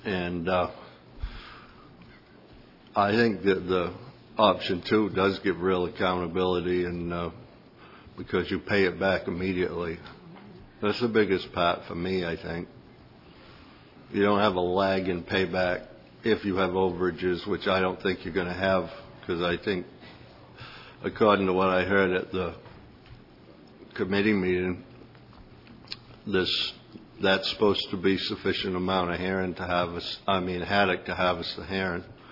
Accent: Port Clyde, Maine, United States; from Port Clyde, Maine.

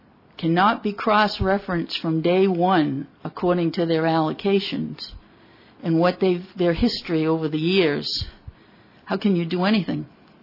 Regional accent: New Bedford, Massachusetts, United States; I come from New Bedford, and I own one scallop vessel and one permit.

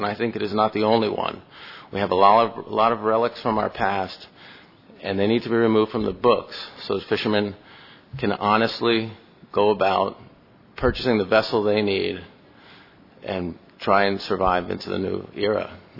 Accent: Newport, Rhode Island, United States; I'm a Gilnetter from Newport, Rhode Island.

